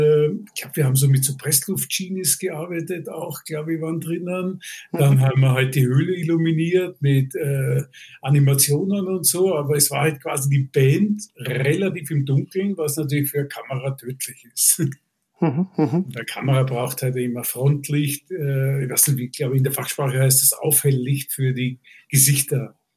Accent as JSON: {"language": "German", "region": "Vienna", "country": "Austria", "said": "ich komme aus Wien"}